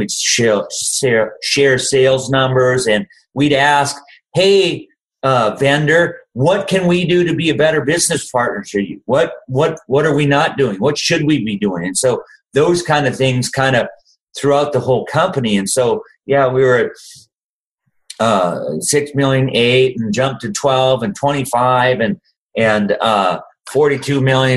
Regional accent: North Dakota, United States; Let's embrace the fact we're from North Dakota.

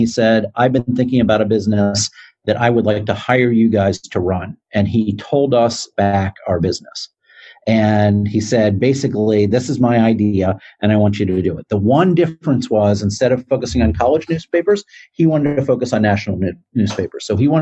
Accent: Washington, District of Columbia, United States; I grew up in Washington, D.C.

